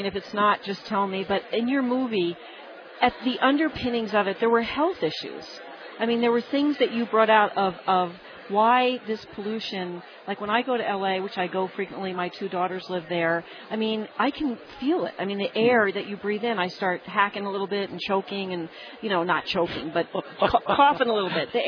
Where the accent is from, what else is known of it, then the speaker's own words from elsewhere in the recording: New Jersey, United States; I mean, I'm from Jersey. People commute there.